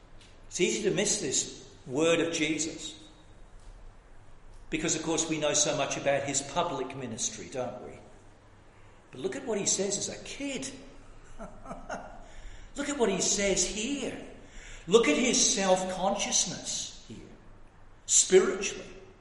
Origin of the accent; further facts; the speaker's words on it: South East England, United Kingdom; also born or lived in Scotland; when I was a child, I grew up in Kent in England, even though I was born north of the border.